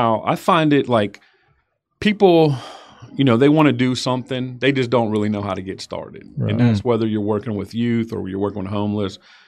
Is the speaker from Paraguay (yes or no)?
no; Pittsburgh, Pennsylvania, United States; now in Midland, United States; So how I got to Midland, I was, like I said, I'm from Pittsburgh. I had a job in Pittsburgh.